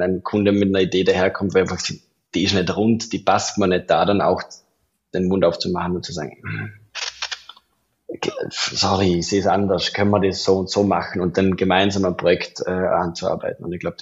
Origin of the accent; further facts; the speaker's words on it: Belgium; So, ja, ich bin aus Belgien